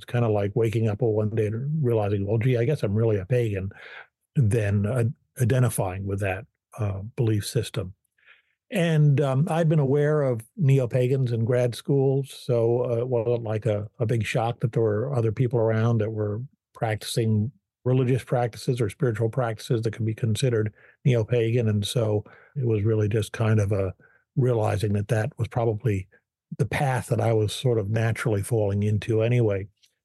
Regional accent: New Jersey, United States; born there; moved away; also born or lived in Eastern Tennessee / California / Bergen County; No, I was born up in New Jersey.

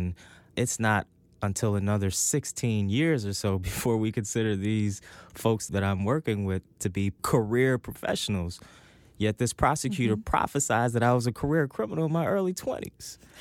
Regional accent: Ferguson, Missouri, United States; I grew up in the Ferguson, Missouri area, and I got involved with the system at a very young age.

